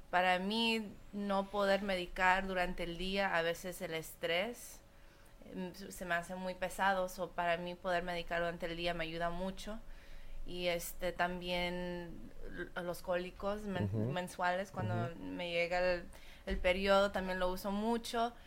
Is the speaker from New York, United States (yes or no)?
no; San Diego, California, United States; Bueno, yo soy de San Diego.